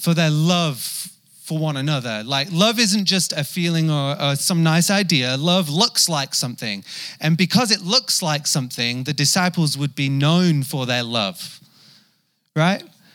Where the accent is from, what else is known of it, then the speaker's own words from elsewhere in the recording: North West England, United Kingdom; accent: half English half Kiwi; now in New Zealand; So if you can't tell, I'm English. I grew up in England. If you know England well, I'm from Lancashire. If you don't know England very well, I'm from near Manchester, up northwest somewhere, which is why my accent's a little bit rough and ready, but it's somewhere half in between English and Kiwi now.